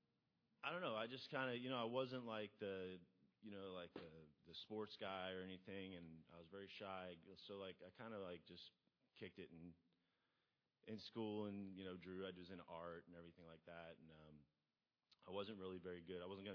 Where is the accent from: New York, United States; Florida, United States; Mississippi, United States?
Florida, United States; Melbourne; also born or lived in Birmingham, Alabama; And I was born in Birmingham, Alabama, moved to at a young age over to Melbourne, Florida, and grew up there by the beach, cool little beach town.